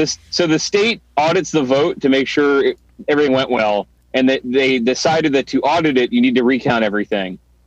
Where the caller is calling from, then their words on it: Atlanta, Georgia, United States; I'm in Atlanta, Georgia.